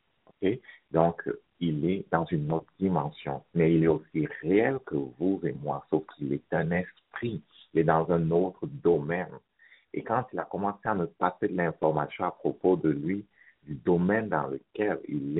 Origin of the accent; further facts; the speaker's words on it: Cameroon; also born or lived in Strasbourg; now in Montreal, Canada; je suis parti du Cameroun, je suis allé à Strasbourg et après Strasbourg, je suis arrivé à Montréal.